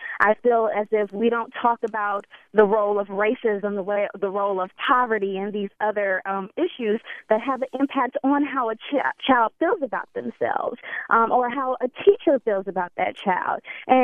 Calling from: Stanford, California, United States; I'm calling from Stanford

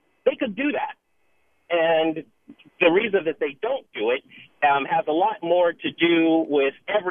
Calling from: San Mateo, California, United States; This valley, I'm calling from San Mateo, is full of engineers

